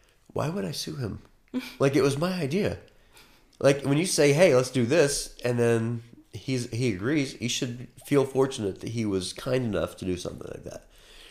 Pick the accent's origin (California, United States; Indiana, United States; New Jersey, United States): Indiana, United States; Fairmount; I'm a fan of Greg. He's a fan of me because I'm from Fairmount, like Fairmount, Indiana, home of James Dean.